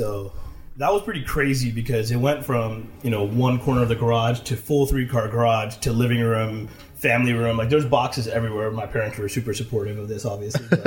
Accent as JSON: {"language": "English", "region": "California", "country": "United States", "tie": "born or raised there", "said": "The highlights, I grew up here in the Bay Area. I got started just programming as a kid."}